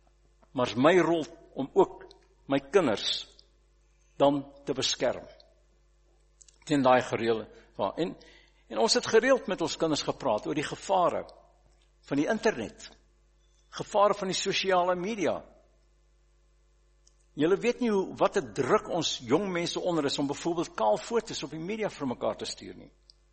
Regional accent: Kimberley, Northern Cape, South Africa; Ek het op Kimberley Boys High groot geword

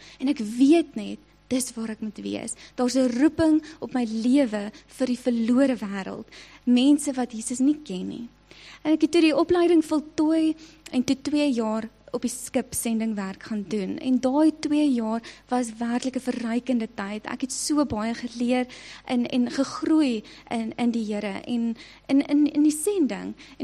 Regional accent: Rustenburg, North West, South Africa; also born or lived in Brits; ek is gebore in Rustenburg, daar in die EG Kerk, maar ek het op die ouderdom van 16, toe trek ons Brits toe, en ons word toe daar deel van die gemeente

